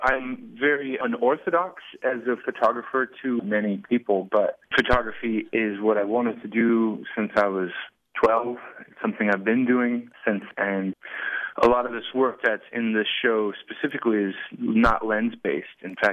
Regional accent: Temple City, California, United States; also born or lived in San Francisco / New York; No, I was born and raised in Temple City, California, out by Pasadena.

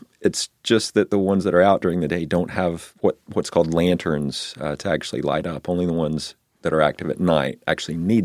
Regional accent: the South, United States; I grew up in the South, so I call them lightning bugs.

